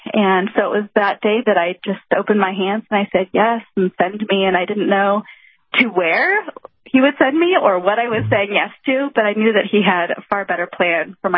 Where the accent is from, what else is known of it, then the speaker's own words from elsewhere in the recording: Seattle, Washington, United States; Yeah, I am from Seattle originally, and there was a spot that I would always read and do my devotions and such that overlooked the Space Needle.